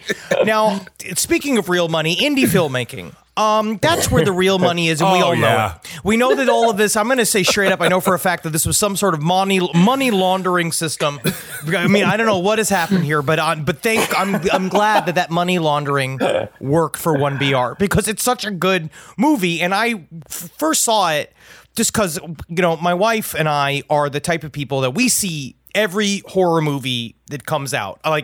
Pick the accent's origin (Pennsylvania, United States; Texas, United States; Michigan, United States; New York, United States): New York, United States; Number one, because I'm from New York, so I don't like when strangers speak to me.